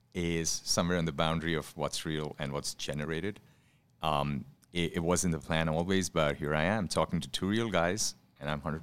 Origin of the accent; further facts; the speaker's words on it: India; I grew up in India